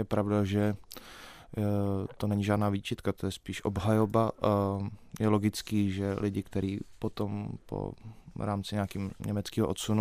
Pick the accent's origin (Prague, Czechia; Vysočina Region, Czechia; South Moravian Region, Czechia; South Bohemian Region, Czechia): Prague, Czechia; also born or lived in Uherské Hradiště; No, já jsem spíš Pražák, protože asi po roce mého života mě rodiče odvezli do Prahy za tátou, nebo jsme odjeli i s mámou a bráchou